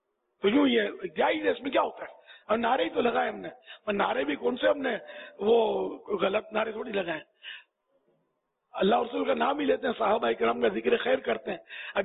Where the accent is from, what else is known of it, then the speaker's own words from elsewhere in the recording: Karachi, Sindh, Pakistan; born there; میں تو پیدا ہی پاکستان, اصلی پاکستانی ہوں, کراچی میں پیدا ہوا ہوں.